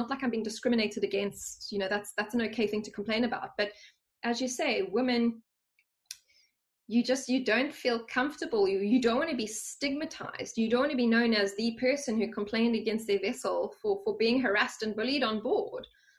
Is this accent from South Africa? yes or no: yes; South Africa; I'm South African